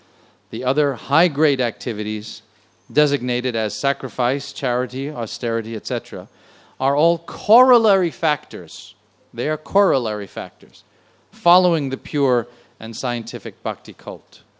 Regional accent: New York, United States

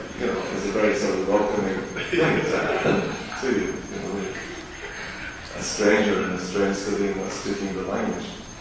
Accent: Scotland, United Kingdom; As I mentioned, I'm Scottish, so I didn't learn Italian in school, I learned French and German, because we're not European.

